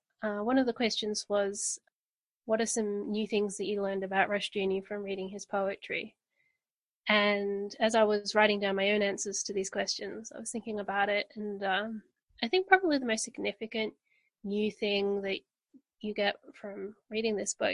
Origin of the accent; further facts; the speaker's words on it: Australia; Sure. I'm from Australia.